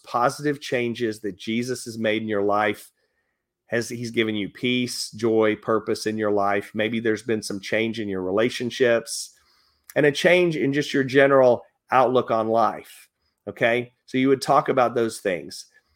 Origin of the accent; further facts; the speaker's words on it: Grand Prairie, Texas, United States; But you know, I grew up in Grand Prairie, Texas.